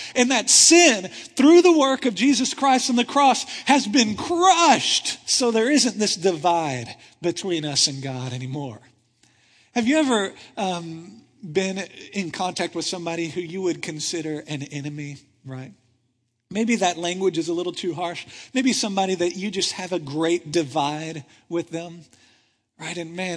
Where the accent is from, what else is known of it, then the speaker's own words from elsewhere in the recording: Texas, United States; Because we're from Texas.